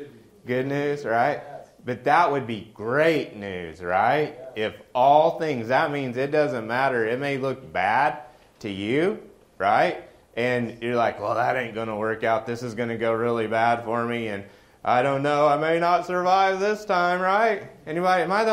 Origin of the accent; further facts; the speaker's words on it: Oklahoma, United States; moved away; So funny, like when I first moved up here, growing up in Oklahoma, especially Western Oklahoma, my grandpa had a saying, never turn down rain or a newborn baby calf.